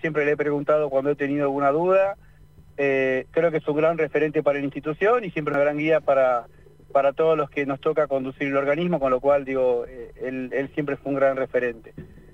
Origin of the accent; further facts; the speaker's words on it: Pampas, Argentina; now in Buenos Aires, Argentina; Soy de la región pampeana, sí, pero vivo en la ciudad de Buenos Aires.